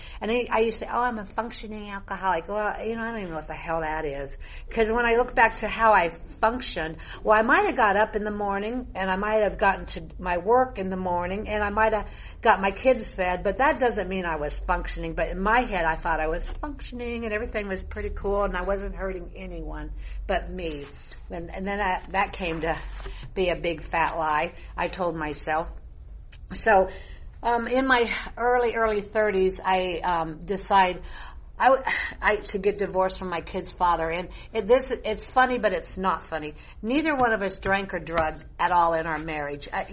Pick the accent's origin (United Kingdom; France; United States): United States; Iowa; Anyway, I grew up in Iowa and with four brothers and parents.